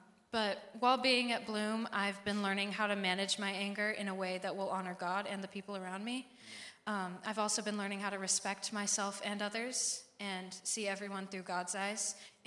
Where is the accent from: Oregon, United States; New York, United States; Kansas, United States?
Oregon, United States; I'm 17, and I'm from Central Oregon.